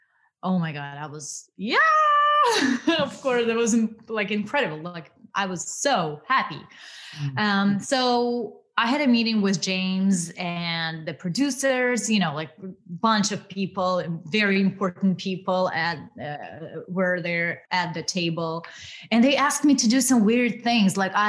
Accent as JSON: {"language": "English", "country": "Russia", "accent": "Russian", "second_language": "English", "said": "I'm trying to do the American accent, and I learn, I really work hard towards reducing my Russian accent so I can be more understood"}